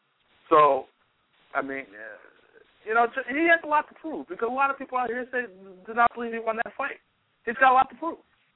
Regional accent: Philadelphia, Pennsylvania, United States; I'm from Philadelphia, I thought that fight.

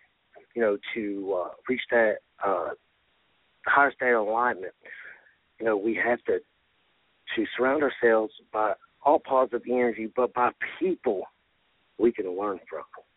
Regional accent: West Virginia, United States; now in Chicago, United States; I live in Chicago, and that's why everybody has their space. No, I'm from West Virginia. I like to talk to everybody.

